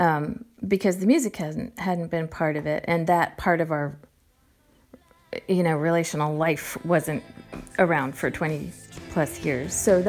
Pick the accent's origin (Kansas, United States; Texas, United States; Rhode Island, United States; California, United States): Rhode Island, United States; Portsmouth; We're all from Portsmouth. We're all from this very small space that everyone is really up in each other's business.